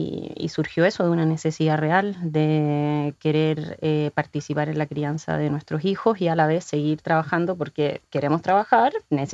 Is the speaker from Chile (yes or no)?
yes; Chile; no es mi caso, soy chilena, acá no tengo la familia